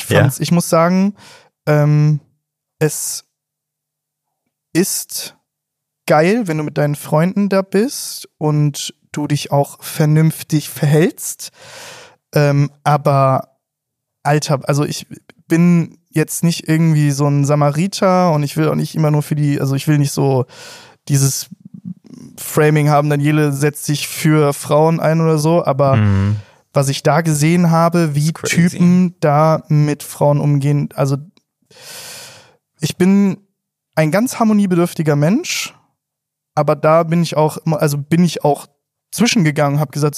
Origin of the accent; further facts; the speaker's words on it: Cologne, North Rhine-Westphalia, Germany; Ich habe das als Kölner mit Karneval.